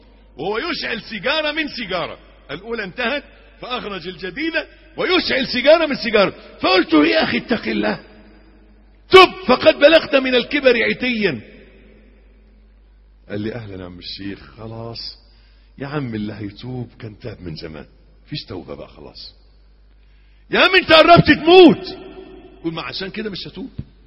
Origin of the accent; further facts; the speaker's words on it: Egypt; accent: Egyptian; معايا في لغتنا المصرية، لهجتنا المصرية ماشية معاكم؟